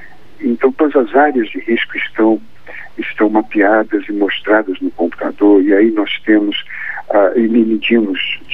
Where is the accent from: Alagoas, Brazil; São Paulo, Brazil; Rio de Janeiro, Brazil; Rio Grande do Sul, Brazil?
Rio de Janeiro, Brazil; Italva; já sou do município de Italva, aqui no norte fluminense.